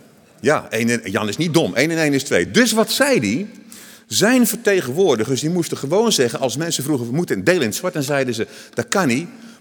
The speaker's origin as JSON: {"language": "Dutch", "town": "Krabbendijk", "region": "Zeeland", "country": "Netherlands", "said": "ik kom van Krabbendijk en Zeeland, wij liepen bij de toenmalige oude haven."}